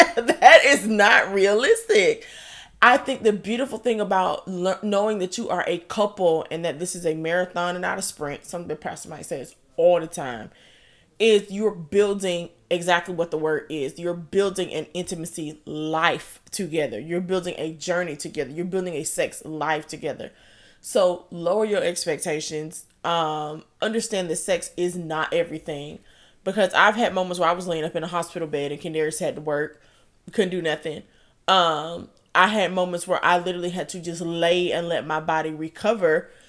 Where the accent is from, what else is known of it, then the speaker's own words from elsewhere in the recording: Jamaica; I'm already Jamaican.